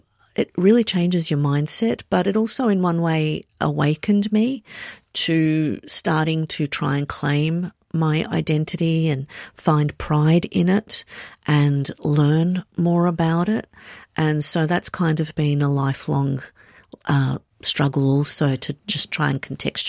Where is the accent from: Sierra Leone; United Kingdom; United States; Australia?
Australia; St Albans, Victoria; I'm Bosnian. And they're like, oh, so you were born in Bosnia. No, I was born in Australia. Oh, so you're Australian. Then I tried once, I'm Australian Bosnian. And they're like, which one of your parents is Australian? Which one is Bosnian? And then I got a bit stroppy where it's like, where are you from? St. Albans.